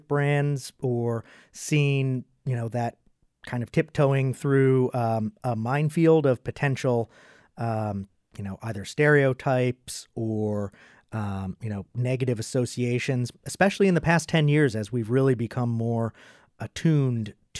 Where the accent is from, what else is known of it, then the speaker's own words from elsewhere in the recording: Washington, D.C. area, United States; You know, just personally, I grew up right outside Washington, D.C.